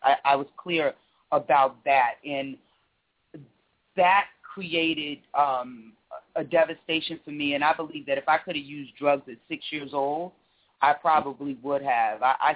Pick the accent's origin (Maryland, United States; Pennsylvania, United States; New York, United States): New York, United States; I come from a two-parent household. I'm originally from New York, Harlem in the building. I have one younger sibling